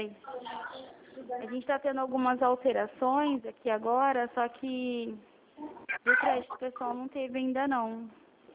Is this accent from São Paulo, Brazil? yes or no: yes; Presidente Prudente, São Paulo, Brazil; eu sou daqui de Prudente.